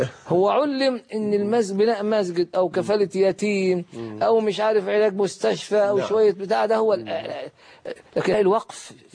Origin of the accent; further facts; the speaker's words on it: El Mahalla El Kubra, Gharbia, Egypt; في مدينتي البسيطة المتواضعة المحلة الكبرى